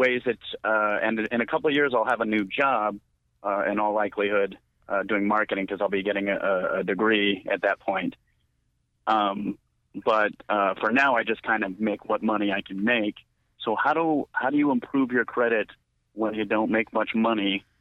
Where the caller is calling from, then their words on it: Los Angeles, California, United States; Los Angeles.